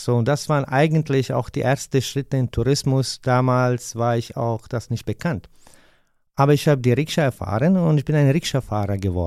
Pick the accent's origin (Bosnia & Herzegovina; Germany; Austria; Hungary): Bosnia & Herzegovina; Sarajevo, Federation of Bosnia and Herzegovina; der eine Legende in Sarajevo ist, in einer Stadt, wo ich herkomme eigentlich.